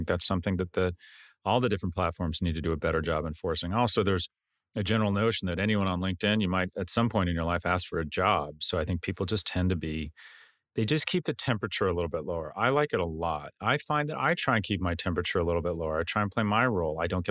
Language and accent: English; Delray Beach, Florida, United States; from Delray Beach.